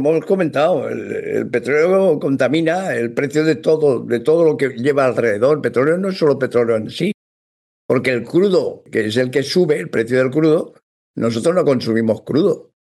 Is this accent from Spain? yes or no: yes; Spain; Siempre es interesante aportar un poco de culturilla y ver cómo somos los españoles.